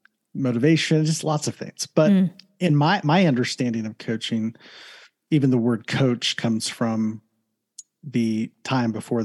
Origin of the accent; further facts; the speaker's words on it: Columbus, Ohio, United States; live in Southern California. It's about an hour and a half east of Los Angeles. Originally from Ohio, born and raised in Columbus, Ohio.